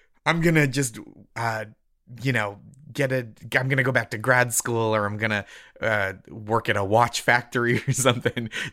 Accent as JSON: {"language": "English", "region": "Massachusetts", "country": "United States", "said": "Well, I'm from Massachusetts, so there's like kind of a robust culture of not going to therapy."}